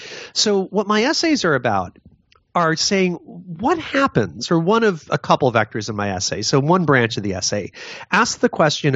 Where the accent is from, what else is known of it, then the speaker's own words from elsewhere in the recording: Connecticut, United States; The guy who killed all the children in my home state of Newtown, Connecticut